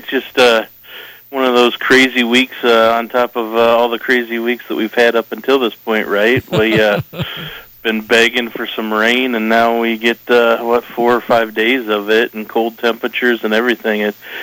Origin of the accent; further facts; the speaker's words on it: Hampton, United States; just having a local boy, Josh Kniffel there from Hampton, my hometown